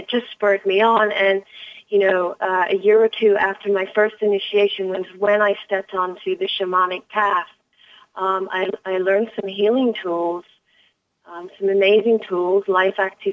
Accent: England, United Kingdom; I was born and raised in England. Well, I've been backwards and forwards all my life, but a lot of my time was spent in England.

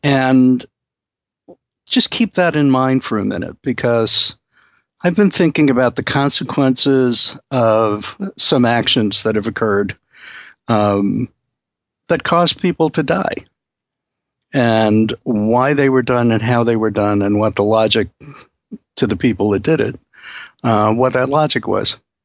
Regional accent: New York, United States; I learned this the hard way growing up in New York.

